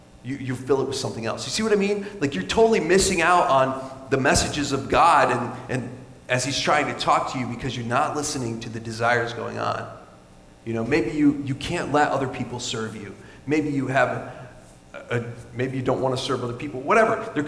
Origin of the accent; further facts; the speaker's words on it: the South, United States; I'm from the South, and my family is from the South, and they fry everything, you know, in the whole world